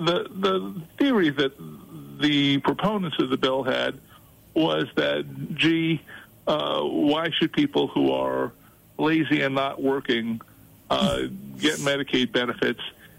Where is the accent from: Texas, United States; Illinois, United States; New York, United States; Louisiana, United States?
Texas, United States; For example, in my home state of Texas